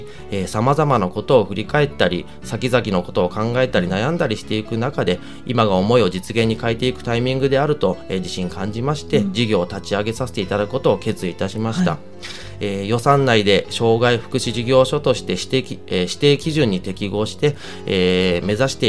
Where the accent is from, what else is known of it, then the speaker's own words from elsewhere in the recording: Kamakura, Kanagawa, Japan; 鎌倉市材木座、第一小学校第一中学校卒なんですけれども、そちらの方で生まれ育った